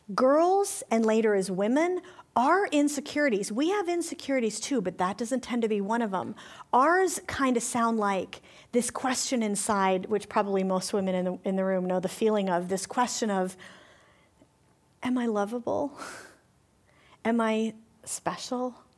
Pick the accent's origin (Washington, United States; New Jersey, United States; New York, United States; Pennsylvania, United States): New York, United States; now in Atlanta, United States; I moved down here from New York, right? I'm completely a Manhattan girl at heart.